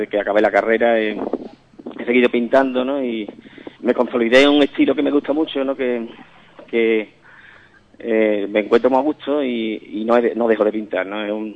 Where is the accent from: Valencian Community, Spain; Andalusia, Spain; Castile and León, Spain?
Andalusia, Spain; Écija; now in Ubrique, Spain; yo soy de Écija, ¿no?, que llevo ya muchos años trabajando aquí en Ubrique